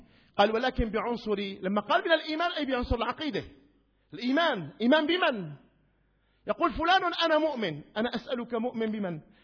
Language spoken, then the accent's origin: Arabic; Idlib, Idlib Governorate, Syria; يعني أنا من إدلب، إذا حبيت إدلب يعني أنا مؤمن؟